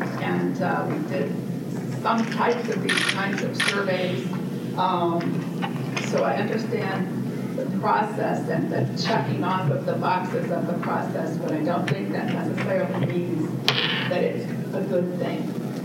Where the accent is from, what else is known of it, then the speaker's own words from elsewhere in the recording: Iowa, United States; I was born in Mahaska County, graduated from Pelham Community Schools